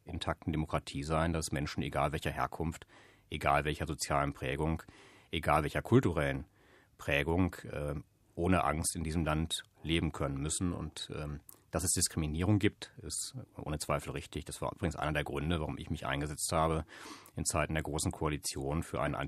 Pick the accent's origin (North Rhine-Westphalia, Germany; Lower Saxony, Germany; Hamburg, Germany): Lower Saxony, Germany; Hanover; Ich komme aus Hannover und aus dem Kreis Nienburg, ganz genau genommen. Ein bisschen weiter weg von Hannover, aber eine schöne Ecke.